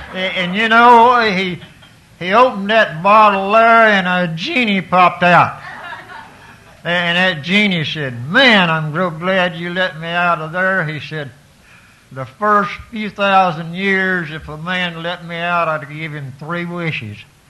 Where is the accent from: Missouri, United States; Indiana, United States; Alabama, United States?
Alabama, United States; Now, I was born back down on Warrior River, and I was raised up eating chitlins and possum and drinking White Lightning and homebrew.